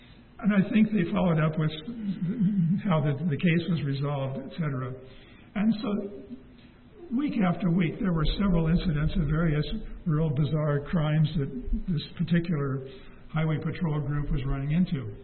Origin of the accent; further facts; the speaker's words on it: Seattle, Washington, United States; When I was a child growing up in Seattle, there was a program that came on once a week on the radio.